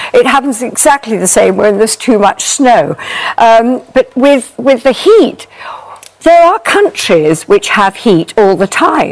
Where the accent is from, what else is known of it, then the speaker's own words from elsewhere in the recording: United Kingdom; We are Brits. We are British.